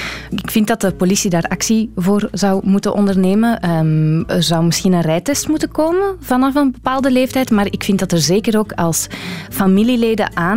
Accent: Schoten, Flanders, Belgium; ik en mijn zus, wij proberen eigenlijk al 3 jaar om mijn oma te doen stoppen met autorijden.

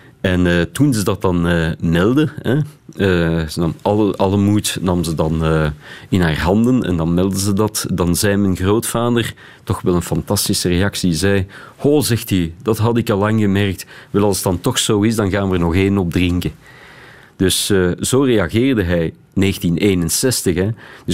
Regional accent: Beersel, Flemish Brabant, Belgium; want ik ben opgegroeid in Beersel, hè. Een beetje hoger dan het kasteel van Beersel.

